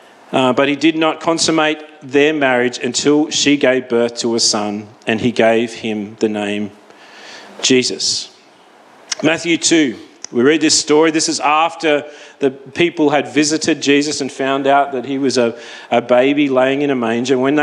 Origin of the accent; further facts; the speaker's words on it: Wagga Wagga, New South Wales, Australia; I'm from Wagga, I'm a country boy, you know, and I'm living in the city